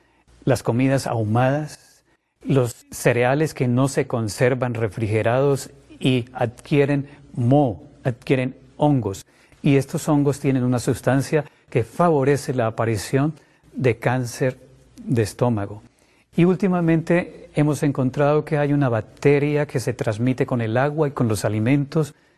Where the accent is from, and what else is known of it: Colombia